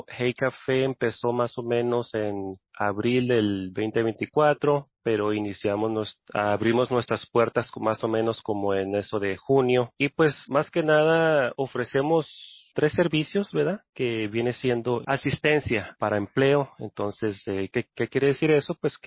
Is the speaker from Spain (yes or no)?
no; California, United States; also born or lived in San Diego; Yo nací en San Diego, California, pero me crié aquí en el centro de California. Tengo ya más de 30 años aquí en el Valle.